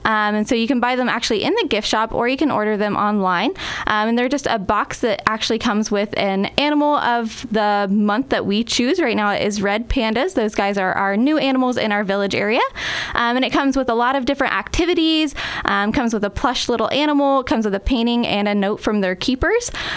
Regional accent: Ohio, United States; I'm actually from Ohio, so I worked at a zoo out there.

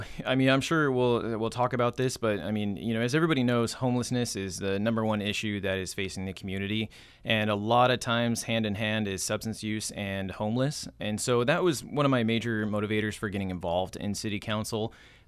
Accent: Oregon, United States; Yeah, so I was born and raised here in Douglas County. So, I went to high school out at Douglas High. I was here throughout my high school career.

